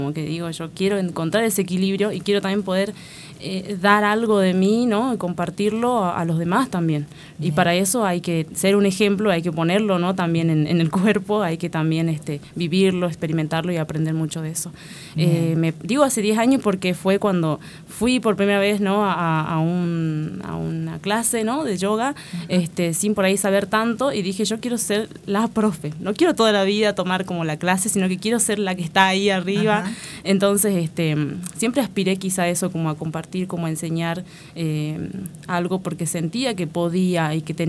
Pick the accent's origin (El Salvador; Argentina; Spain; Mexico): El Salvador; San Salvador; Bueno, sí, soy de San Salvador.